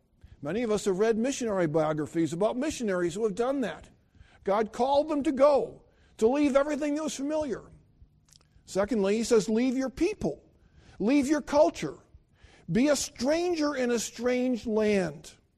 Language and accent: English; New York, United States; also born or lived in Philadelphia area; I grew up in upstate New York, grew up in the Philadelphia area. We've lived in Delaware. We've lived in Lancaster.